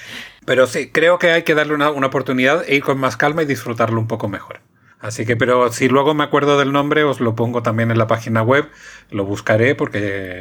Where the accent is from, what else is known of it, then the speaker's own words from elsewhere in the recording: Chile; born there; yo nací en Chile tal, y se queda así como, eres chileno.